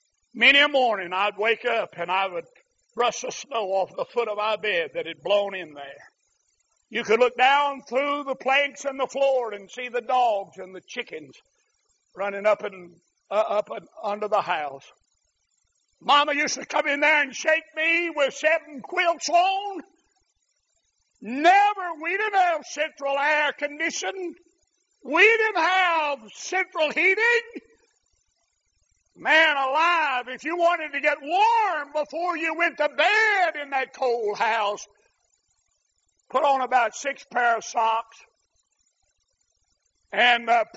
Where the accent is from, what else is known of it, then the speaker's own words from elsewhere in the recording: Greensboro, North Carolina, United States; from Greensboro, North Carolina.